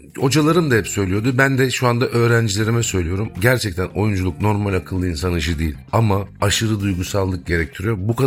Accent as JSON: {"language": "Turkish", "region": "Istanbul", "country": "Turkey", "tie": "born or raised there", "said": "Ben o zaman Ortaköy'de oturuyordum. Annem Merter'de. Doğduğum, büyüdüğüm yer, ev Merter."}